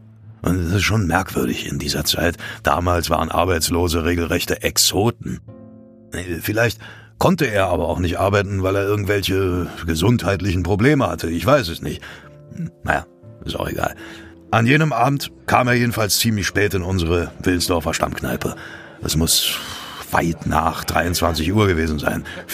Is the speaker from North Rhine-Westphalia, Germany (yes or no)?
yes; North Rhine-Westphalia, Germany; So war das auch bei uns im Sauerland.